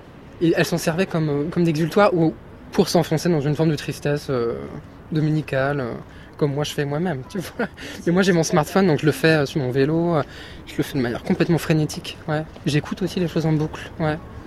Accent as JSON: {"language": "French", "town": "Lyon", "region": "Auvergne-Rhône-Alpes", "country": "France", "tie": "born or raised there", "said": "En fait, quand j'étais petit, à Lyon, ma mère me faisait chanter devant d'autres adultes"}